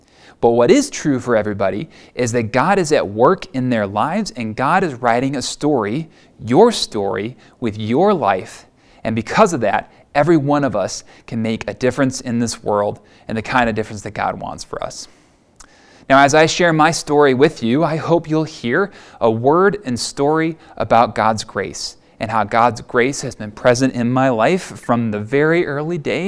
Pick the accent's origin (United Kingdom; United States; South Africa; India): United States; Wilmette, Illinois; also born or lived in Prospect Heights / Elmhurst; I was born in Evanston Hospital right here in Chicagoland, and I grew up in the suburbs of Chicago in a wonderful family.